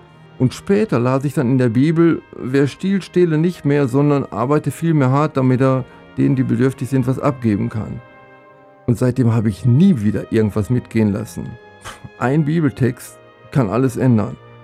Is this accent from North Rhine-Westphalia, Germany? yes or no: yes; North Rhine-Westphalia, Germany; aufgewachsen bin ich am Niederrhein, außerhalb der Stadt, im Grünen. Neben der Schule habe ich die meiste Zeit auf dem Bauernhof verbracht. Unsere Familie war katholisch